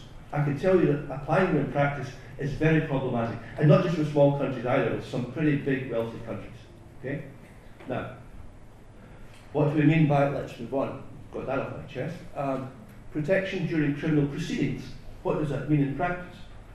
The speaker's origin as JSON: {"language": "English", "region": "Scotland", "country": "United Kingdom", "said": "because I'm from Scotland, we don't do sensitive, right?"}